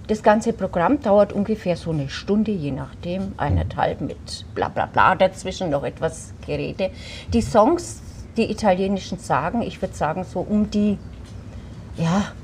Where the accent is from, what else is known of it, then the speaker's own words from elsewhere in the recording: Unterschwaningen, Bavaria, Germany; born there; Ich bin ja in Unterschwaningen geboren.